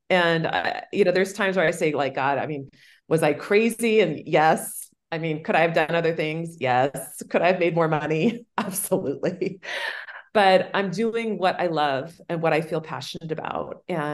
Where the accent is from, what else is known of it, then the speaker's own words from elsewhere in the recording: Los Angeles, California, United States; So, you know, growing up in Los Angeles, I always had this very strong attachment to my roots.